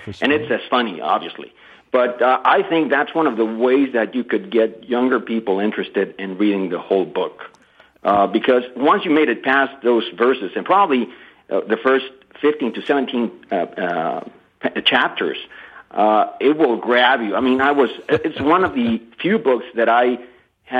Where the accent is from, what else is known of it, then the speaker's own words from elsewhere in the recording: Mexico; I wanted just to mention that for years as I was growing up, born and raised in Mexico, my father tried to get me to read the book.